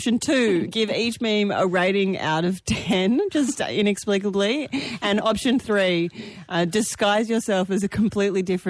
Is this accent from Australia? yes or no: yes; Gold Coast, Queensland, Australia; from the Gold Coast.